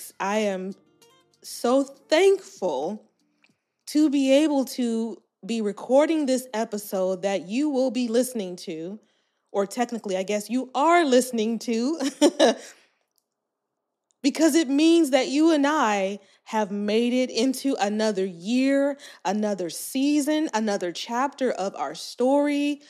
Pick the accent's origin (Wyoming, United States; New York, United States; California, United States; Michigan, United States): California, United States; now in Arkansas, United States; I moved all the way from California, where I was born and raised, to Arkansas to be in community with a sister friend